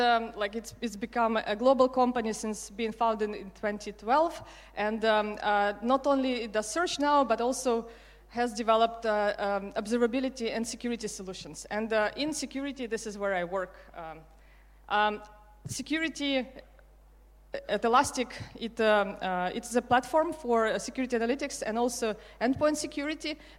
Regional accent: Ukraine; now in Netherlands; I'm from Ukraine, but I moved to Netherlands about 14 years ago right now, so I have two homes

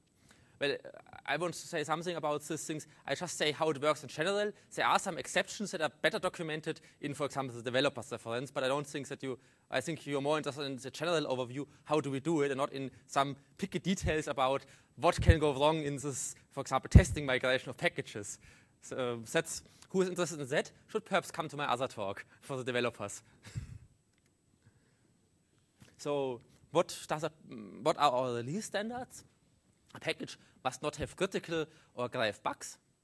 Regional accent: Munich, Bavaria, Germany; English is a second language; I come from Munich in Germany

